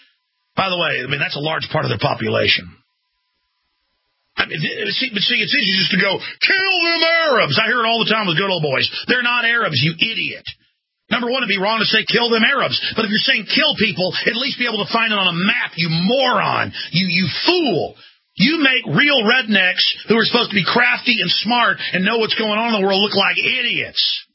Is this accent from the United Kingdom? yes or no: yes; England, United Kingdom